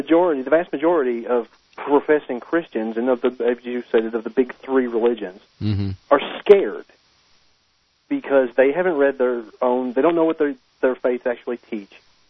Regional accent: Kentucky, United States; because I'm from Kentucky, you're from Georgia.

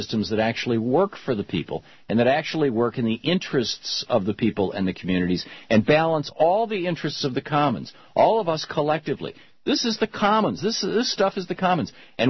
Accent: Midwest, United States; I lived in the Midwest, or I spent a lot of time in the Midwest at that time. I grew up in the Midwest.

